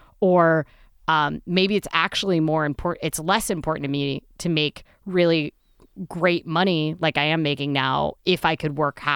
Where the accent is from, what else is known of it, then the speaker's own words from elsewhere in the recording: Midwest, United States; Well, and I, you know, I'm a Midwesterner.